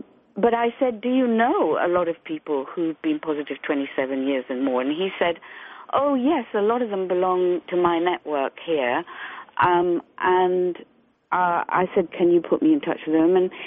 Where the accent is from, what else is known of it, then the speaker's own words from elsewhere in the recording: Chile; first language Spanish; English is a second language; I did. I grew up in Chile and spoke Spanish before English